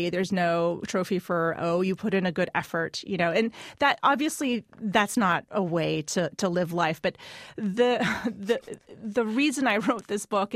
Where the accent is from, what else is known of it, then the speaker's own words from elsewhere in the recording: United States; because I'm an American and I came through the American public school system